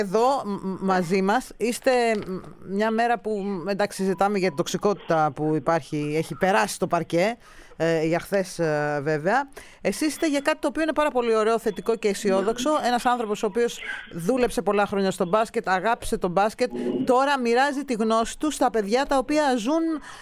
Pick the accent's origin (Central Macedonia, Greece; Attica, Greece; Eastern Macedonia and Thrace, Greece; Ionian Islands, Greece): Attica, Greece; Chalandri; Και οι δύο είμαστε από το Χαλάνδρι.